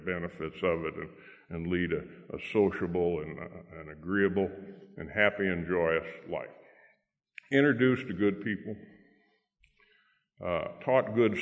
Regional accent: Auburn, New York, United States; born there; So I was born in Auburn Memorial Hospital in Auburn, New York, a town about 25 miles west of Syracuse, in between Syracuse and Rochester in the Finger Lakes region of upstate New York. I didn't live in Auburn. I lived about 7 miles outside of it.

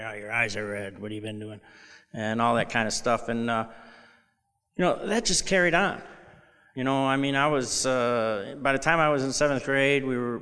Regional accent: Detroit, Michigan, United States; born there; I was born in Detroit, Michigan. To loving parents. I had four brothers.

